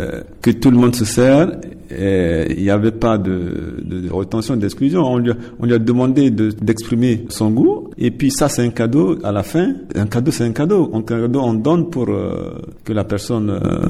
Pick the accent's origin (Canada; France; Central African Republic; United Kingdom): Central African Republic; Et en tant que centrafricain, je vois pas dans quelles conditions